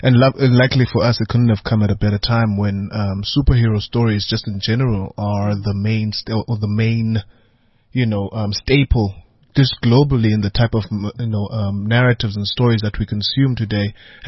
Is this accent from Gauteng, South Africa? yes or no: no; Butterworth, Eastern Cape, South Africa; I'm from Butterworth. Every now and then we go to East London, you get to CNA